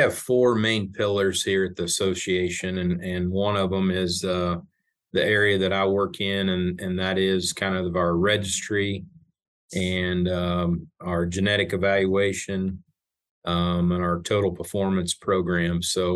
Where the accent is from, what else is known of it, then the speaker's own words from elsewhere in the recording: Kansas, United States; I grew up in South Central Kansas on a grain and cow-calf ranch, and my family still operates that ranch today with my granddad and uncle and dad and their families.